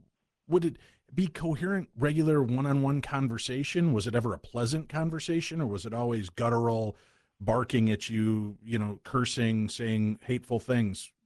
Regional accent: United States; because growing up in the United States, and I'm not sure how prevalent it was for you

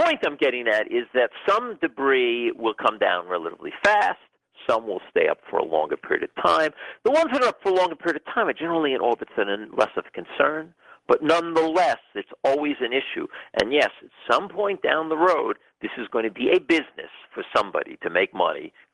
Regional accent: United States; I do talk about things that I think are of certain importance for me as an American and for other Americans

